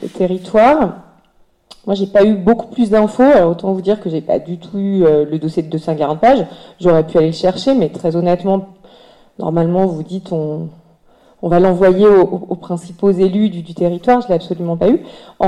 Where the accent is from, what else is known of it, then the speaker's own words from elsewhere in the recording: Auvergne-Rhône-Alpes, France; pourtant je suis savoyarde, hein, donc évidemment qu'on défend les entreprises savoyardes